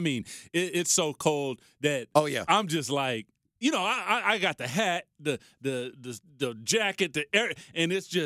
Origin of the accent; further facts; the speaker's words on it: Toronto, Ontario, Canada; Me tell you, we came from Toronto.